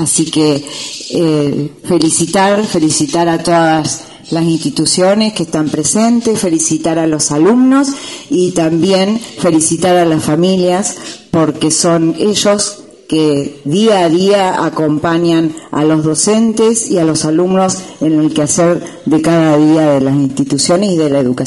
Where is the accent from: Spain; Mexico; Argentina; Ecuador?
Argentina; los argentinos que nos sentimos con ese gran orgullo de ver un color celeste y blanco con un sol en el medio.